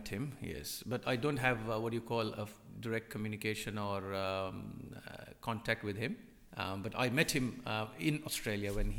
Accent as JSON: {"language": "English", "country": "India", "moved": "as an adult", "said": "I did my engineering in back in India, my home country. I did my bachelor's there and came here on my master's in IT."}